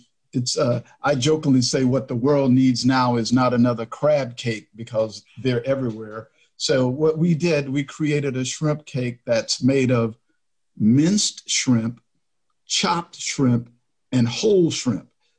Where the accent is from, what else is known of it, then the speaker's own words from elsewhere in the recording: Lynch, Kentucky, United States; We grew up in a little town called Lynch, Kentucky, not to do with anything with historical practices, but it's in Harlan County.